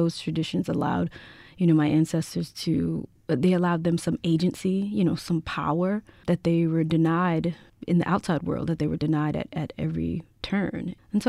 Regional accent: Mississippi, United States; You know, I come from Mississippi, and it's, you know, we're known as like the birthplace of American music in some respects, right?

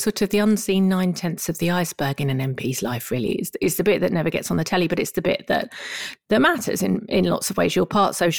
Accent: East of England, United Kingdom; I'm from Essex

